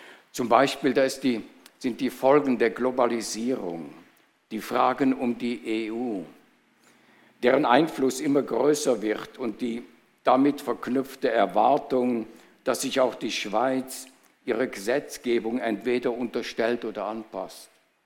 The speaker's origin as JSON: {"language": "German", "country": "Germany", "tie": "born or raised there", "moved": "as an adult", "lives_now": "Switzerland", "said": "Also, habe nur die ersten 20 Jahre im großen Kanton verbracht."}